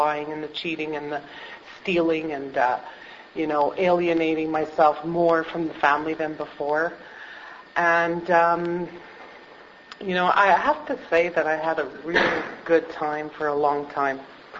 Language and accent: English; Montreal, Quebec, Canada; So I grew up in Montreal in a French-Canadian home in Montreal West, and I'm the youngest of three.